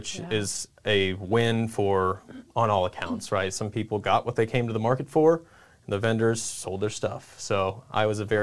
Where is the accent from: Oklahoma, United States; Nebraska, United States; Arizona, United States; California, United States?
Nebraska, United States; Kearney; Yeah, so I'm born and raised in Kearney. I've lived all over the last couple years, and when I moved back